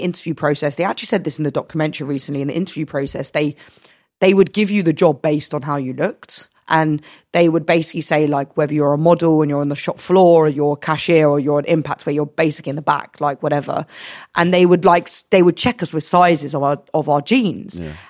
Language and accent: English; Radlett, East of England, United Kingdom; I am from Hertfordshire.